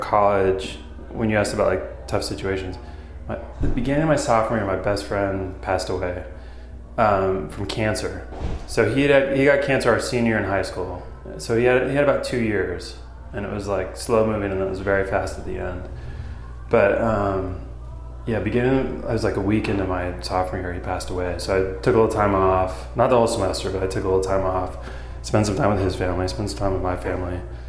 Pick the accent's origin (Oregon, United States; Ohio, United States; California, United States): Oregon, United States; So either the local newspaper or I grew up in Oregon, so the Oregonian, which is like the Portland, kind of the state newspaper.